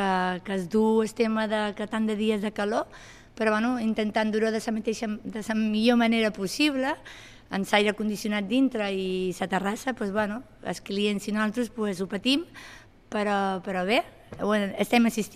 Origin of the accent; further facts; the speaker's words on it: Sant Lluís, Balearic Islands, Spain; sempre hem estat a Punta Prima, som de Sant Lluís, però sempre hem estat a Punta Prima